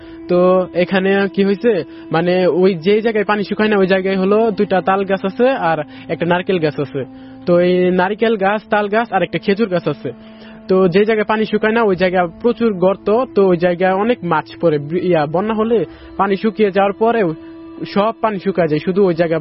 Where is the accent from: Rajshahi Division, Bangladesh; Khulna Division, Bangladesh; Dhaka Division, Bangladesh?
Dhaka Division, Bangladesh; Mohakhali; আমি মহাখালী থেকে এসেছি।